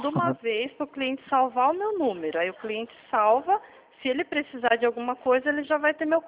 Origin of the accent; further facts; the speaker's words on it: São Paulo, Brazil; Eu sou de São Paulo